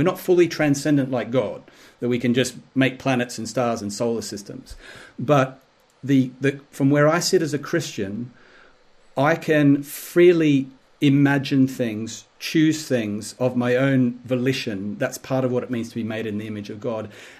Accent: Australia; well, as intelligent as an Australian can be

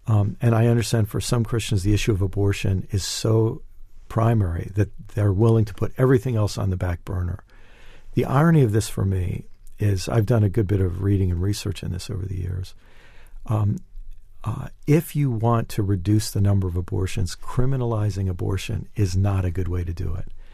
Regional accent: United States; now in United Kingdom; And let me speak as an American. I think there'd certainly be parallel issues here in the UK.

